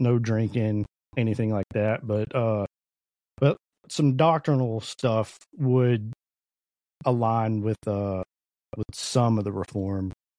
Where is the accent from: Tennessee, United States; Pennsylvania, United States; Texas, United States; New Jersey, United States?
Texas, United States; Orange; I am from Orange, Texas. Lived here my entire life. We're right on the border of Louisiana, the west side of Louisiana.